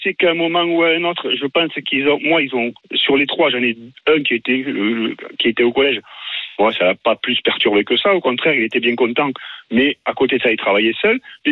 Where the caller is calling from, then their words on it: Provence-Alpes-Côte d'Azur, France; J'appelle du Var, mais je suis originaire de Saint-Martin.